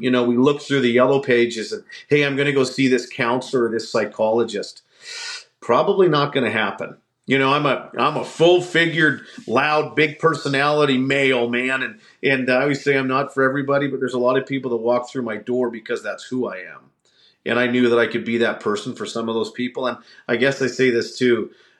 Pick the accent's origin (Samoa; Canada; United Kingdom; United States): Canada; as a Canadian